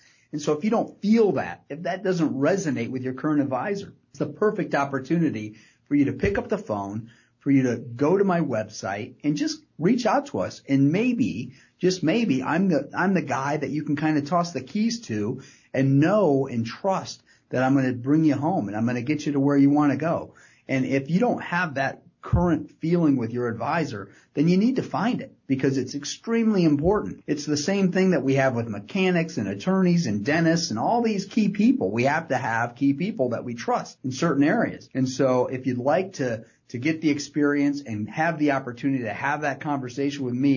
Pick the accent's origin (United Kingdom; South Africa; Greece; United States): United States; Pemberville, Ohio; I grew up in Pemberville, Ohio, and so my dad always had us kind of working and moving